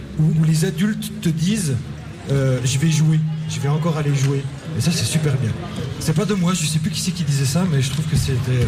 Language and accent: French; Bourgogne-Franche-Comté, France; comme on vient de Franche-Comté, du Jura